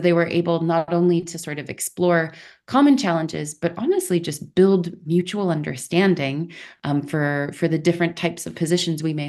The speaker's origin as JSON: {"language": "English", "country": "United States", "lives_now": "Switzerland", "said": "I'm an American, I'm a middle-class white woman from the US living in Switzerland"}